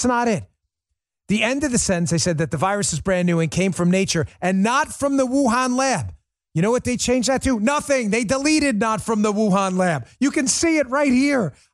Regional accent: New York, United States; by the way, I grew up in New York.

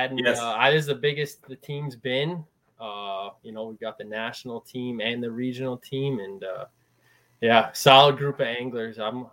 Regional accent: Connecticut, United States; Yeah, so I'm from Eastern Connecticut.

